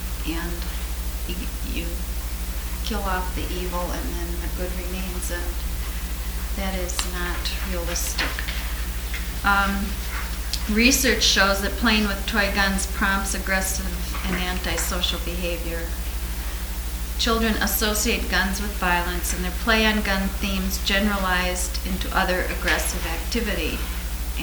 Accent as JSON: {"language": "English", "town": "Minneapolis", "region": "Minnesota", "country": "United States", "said": "We're from the Minneapolis-St. Paul area, and there are a couple groups there"}